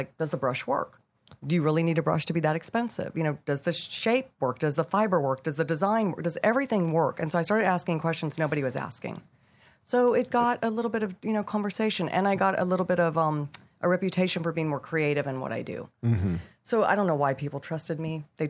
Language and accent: English; Nashville, Tennessee, United States; It was very weird because we were raised in Nashville.